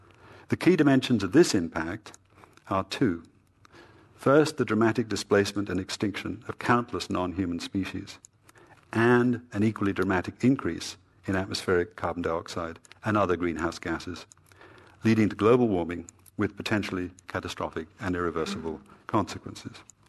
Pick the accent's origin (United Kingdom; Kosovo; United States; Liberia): United Kingdom; As a Brit, of course, I am no less burdened